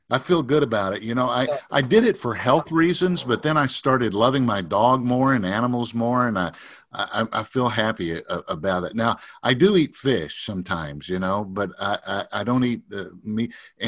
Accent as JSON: {"language": "English", "region": "Texas", "country": "United States", "tie": "born or raised there", "said": "because I grew up in Texas, man."}